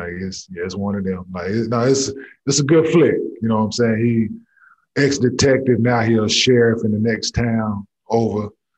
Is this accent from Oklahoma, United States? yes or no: no; Dallas, Texas, United States; Like, I'm from Dallas. Spent a little time down here, but like I knew like Texas was known for food.